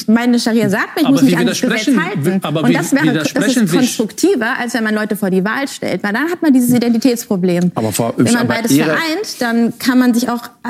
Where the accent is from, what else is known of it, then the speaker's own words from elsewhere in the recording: Germany; ich bin Frankfurter, aber ich bin nicht Deutscher. Ich sage, ich bin Deutsche.